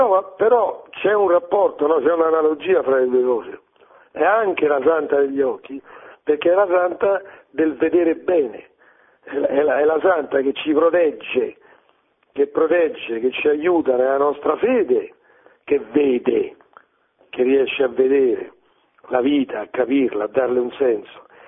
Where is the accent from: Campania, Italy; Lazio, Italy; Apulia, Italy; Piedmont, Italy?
Lazio, Italy; Zagarolo; un corso che faccio io a Zagarolo, nel mio paese.